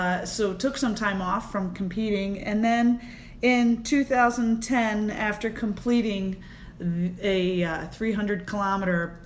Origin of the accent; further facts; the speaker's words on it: Virginia, United States; Maryland is home. I grew up in Virginia, so that was really special to be there.